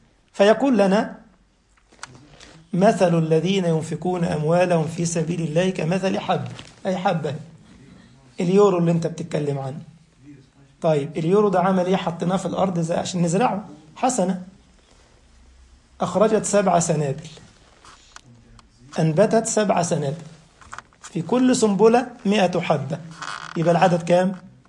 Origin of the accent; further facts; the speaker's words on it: Egypt; زي أذكر أحد التجار عندنا في مصر في العطلة الماضية